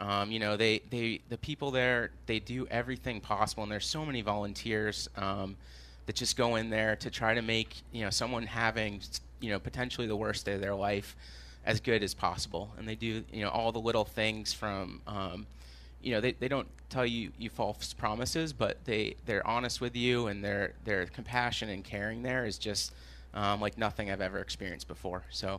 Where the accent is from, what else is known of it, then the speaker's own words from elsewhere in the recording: Maine, United States; I grew up in Maine.